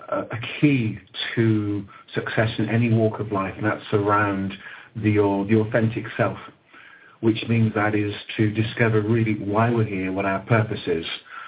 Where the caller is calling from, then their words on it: West Midlands, United Kingdom; I'm calling from Worcestershire.